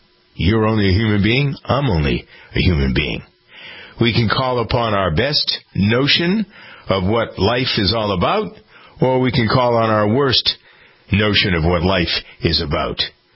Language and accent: English; United States; the fact that I'm an American or you're an American